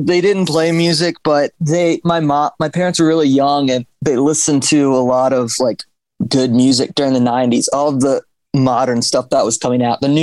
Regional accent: Baltimore, Maryland, United States; I'm from Baltimore originally. Okay. My father was in the Army and the Air Force, so I moved around a lot, but I always came home to Baltimore. This was my home base and where my family's from.

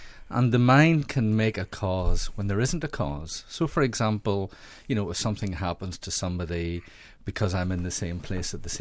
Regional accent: Northern Ireland, United Kingdom; when I grew up in the Troubles in the 70s and 80s, while I'm an Indian gentleman

